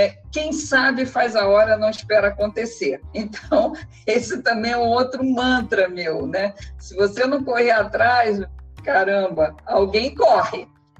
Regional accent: Vitória, Espírito Santo, Brazil; nesse calor da minha ilha, Vitória, Espírito Santo, eu sou capixaba da Gema

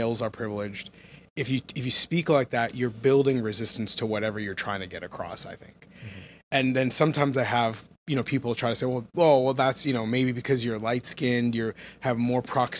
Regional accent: Canada; born there; I was born in Canada, same age as me.

